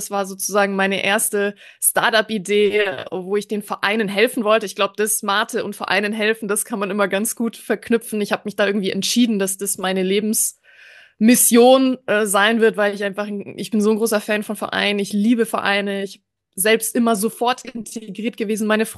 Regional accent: Ingolstadt, Bavaria, Germany; Ich komme ursprünglich aus Ingolstadt und da hat auch meine Vereinskarriere als 13-Jährige gestartet.

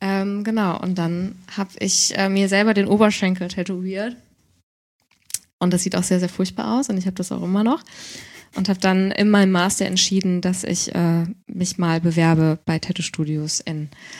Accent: Neuwied, Rhineland-Palatinate, Germany; Ja, in meiner Heimatstadt Neuwied.

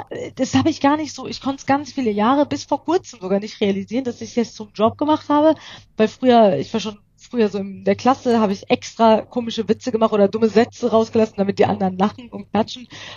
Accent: Iran; now in Germany; ich bin sehr behütet aufgewachsen im Iran, überbehütet, würde ich sagen, und wir hatten wirklich alles und das drumherum war gesetzt. Mein Opa hat im Iran gelebt, unser schönes Haus und Zuhause, und wir haben quasi das alles aufgegeben und kamen dann nach Deutschland für die Freiheit.

